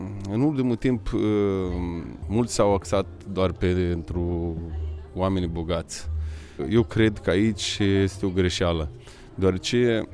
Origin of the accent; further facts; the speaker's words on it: Iași, Iași County, Romania; Iașul este orașul meu natal. Iașul îmi aduce aminte de toată copilăria mea.